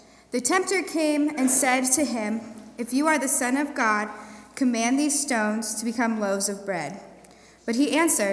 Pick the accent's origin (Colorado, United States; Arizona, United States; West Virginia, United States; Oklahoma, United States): Colorado, United States; Highlands Ranch; I grew up in Highlands Ranch, Colorado, and I loved church.